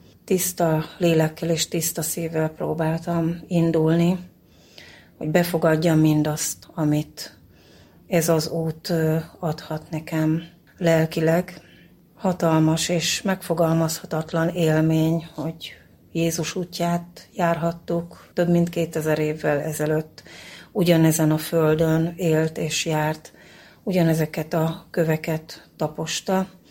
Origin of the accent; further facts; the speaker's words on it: Budapest, Hungary; Budapestről jöttem, református vallású vagyok.